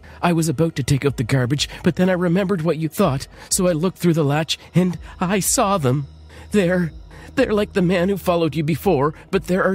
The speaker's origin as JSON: {"language": "English", "region": "Rio de Janeiro", "country": "Brazil", "tie": "born or raised there", "said": "I was born and raised in Brazil. And although Brazil is a beautiful place, my parents were really poor people living in Rocinha, a favela in Rio de Janeiro."}